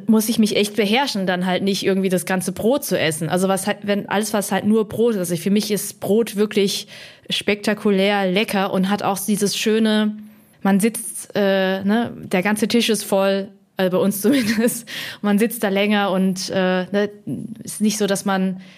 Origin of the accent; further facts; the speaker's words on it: Hemsbach, Baden-Württemberg, Germany; also born or lived in Heppenheim; bin in der Nähe, also in Hemsbach an der Bergstraße aufgewachsen. Kleine Stadt, 10.000 bis 12.000 Einwohner, so um den Dreh rum, aber mit Gymnasium und Autobahnanbindung, also wirklich eine gute kleine Stadt.